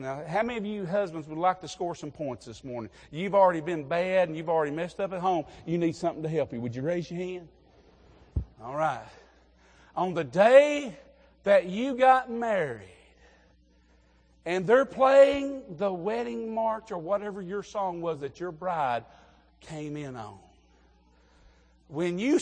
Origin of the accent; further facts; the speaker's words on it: the South, United States; You see, I'm from the South. We use words, it's not even up north.